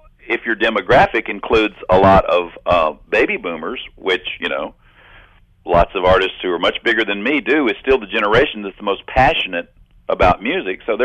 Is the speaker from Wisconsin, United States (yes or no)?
no; Mississippi, United States; they're from Georgia. I'm from Mississippi. We're about the same age